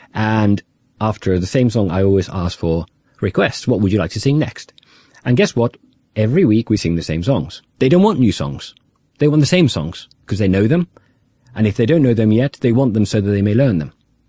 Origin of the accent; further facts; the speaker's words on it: Finland; English is a second language; I'm not English by birth. I was born and raised in Finland